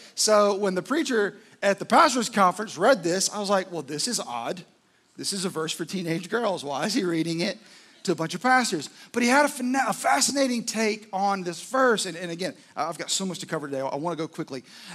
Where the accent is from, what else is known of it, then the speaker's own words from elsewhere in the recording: Florence, South Carolina, United States; one in Florence, South Carolina, which was my hometown